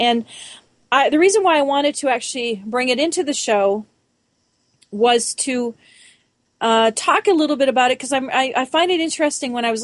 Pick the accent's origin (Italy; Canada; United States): Canada; Montreal, Quebec; born there; also born or lived in Toronto; now in Vancouver, Canada; I was born in Montreal and went from Montreal to Toronto and then back and then out to Vancouver here.